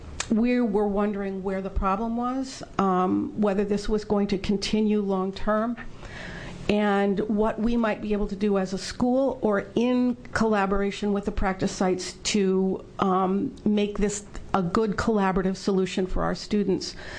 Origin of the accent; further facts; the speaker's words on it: Happy Valley, Oregon, United States; I am from Happy Valley, Oregon, and I am a nurse.